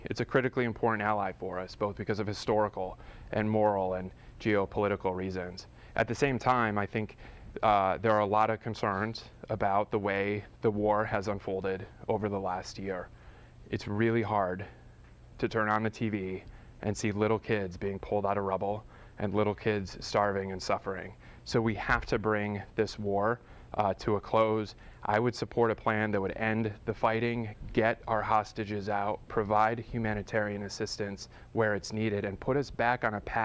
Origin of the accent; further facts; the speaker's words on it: Endicott, New York, United States; I grew up in Endicott, factory town. Just about everybody worked in the plants or was somehow connected to it.